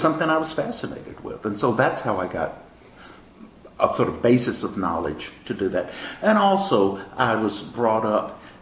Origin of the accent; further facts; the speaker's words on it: Slapout, Alabama, United States; also born or lived in Montgomery; I grew up in Slapout, Alabama.